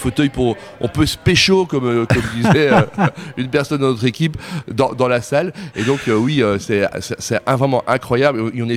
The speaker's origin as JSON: {"language": "French", "country": "Belgium", "said": "Parce que nous, on est belges, en fait"}